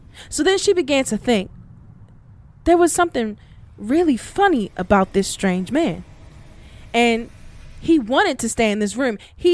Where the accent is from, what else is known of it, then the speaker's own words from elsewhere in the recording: Maryland, United States; a story collected from my home state of Maryland by Harry Hyatt.